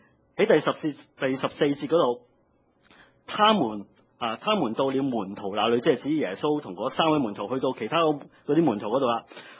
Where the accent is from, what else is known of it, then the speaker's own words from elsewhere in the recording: Hong Kong; 其实做基督徒，我想我们香港人很多时候都是一样